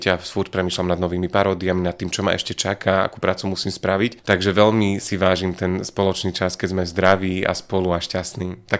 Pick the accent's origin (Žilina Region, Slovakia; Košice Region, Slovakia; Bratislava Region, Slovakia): Žilina Region, Slovakia; born there; A Orava, tak to je moje rodisko, tam to mám veľmi rád. Takže tam sa naozaj rád vraciam.